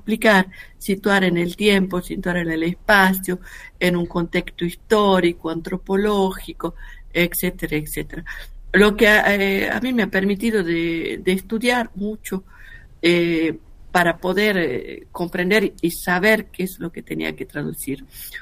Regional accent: Catamarca, Argentina; soy profundamente argentina, catamarqueña, que estoy en relación con mi familia, con muchos amigos

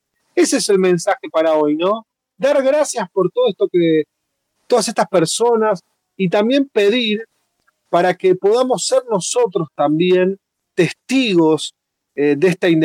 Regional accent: Argentina

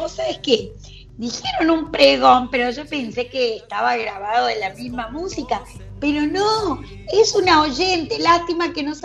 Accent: Colonia Tirolesa, Córdoba, Argentina; Nosotros en el campo, viste que soy de Colonia Tirolesa

